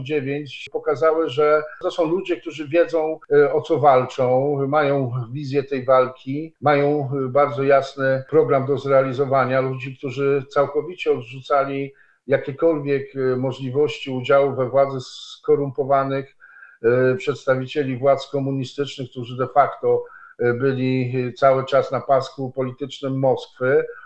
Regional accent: Pomeranian Voivodeship, Poland; Ja pochodzę z Trójmiasta, więc ci liderzy są ciągle bardzo aktywni.

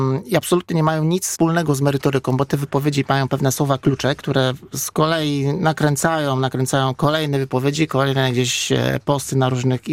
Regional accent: Poznań, Greater Poland Voivodeship, Poland; ja jako poznaniak nie zgodzę się z tą powszechnie panującą opinią, że komunikacja w Poznaniu jest najdroższa w Polsce.

